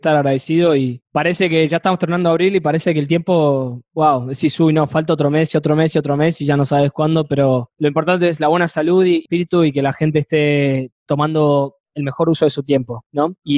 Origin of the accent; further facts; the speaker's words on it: Argentina; digo yo como argentino